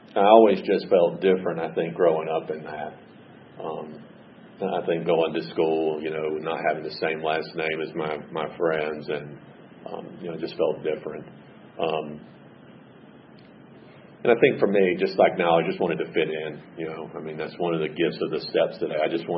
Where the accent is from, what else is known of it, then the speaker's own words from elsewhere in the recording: Gainesville, United States; I grew up in Gainesville.